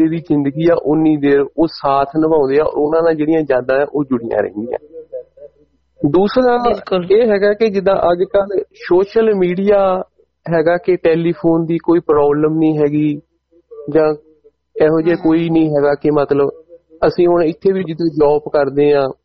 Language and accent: Punjabi; Moonak Kalan, Punjab, India; now in Italy; ਪੰਜਾਬ ਦੇ ਵਿਚੋਂ ਭੈਣ ਜੀ ਮੈਂ, ਸਾਡਾ ਡਿਸਟ੍ਰਿਕਟ ਹੁਸ਼ਿਆਰਪੁਰ ਪੈਂਦਾ, ਪਿੰਡ ਮੂਨਕ ਕਲਾਂ ਪੈਂਦਾ ਆ। ਜੇ ਅਸੀਂ ਜਲੰਧਰ ਤੋਂ ਪਠਾਨਕੋਟ ਰੋਡ ਨੂੰ ਜਾਈਏ ਤੇ ਟਾਂਡਾ ਉੜ ਮੋੜ ਆਏਗਾ, ਉਹਦੇ ਦੇ ਨਾਲ ਹੀ ਮਤਲਬ 1.5 ਕਿਲੋਮੀਟਰ ਤੇ ਆਏਗਾ ਸਾਡਾ ਪਿੰਡ।